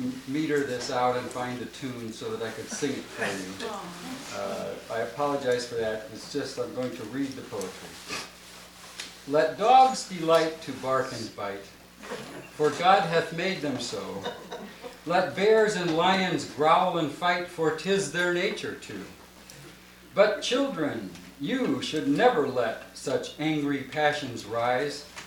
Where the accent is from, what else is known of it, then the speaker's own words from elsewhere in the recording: Valparaiso, Indiana, United States; Good morning … from Valparaiso, Indiana